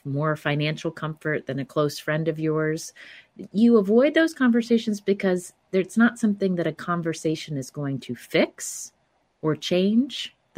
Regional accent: the South, United States

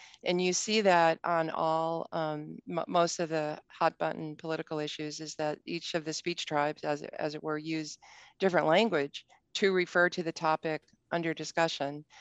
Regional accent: Wisconsin, United States; I grew up in Wisconsin. I live here. I love Wisconsin.

